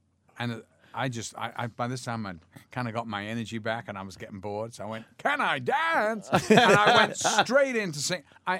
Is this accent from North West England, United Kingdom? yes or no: yes; Liverpool, North West England, United Kingdom; yeah, my God, yeah, I'm from Liverpool.